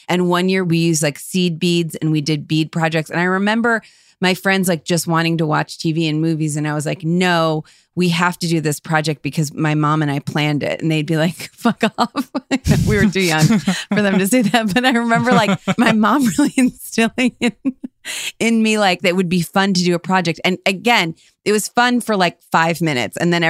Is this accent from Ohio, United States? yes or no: yes; Ohio, United States; Okay, we're from right outside of Cleveland.